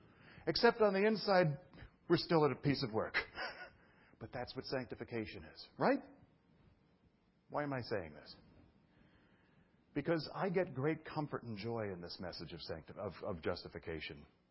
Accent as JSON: {"language": "English", "town": "Brooklyn", "region": "New York", "country": "United States", "said": "I'm from Brooklyn, and it's kind of a joke with myself."}